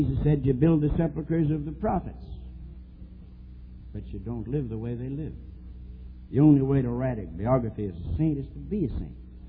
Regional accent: United States; accent: American; I guess it's my American accent

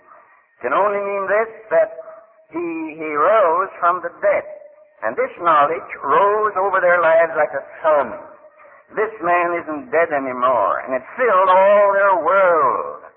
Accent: United States; now in Canada; because I'm living in Canada and I'm American

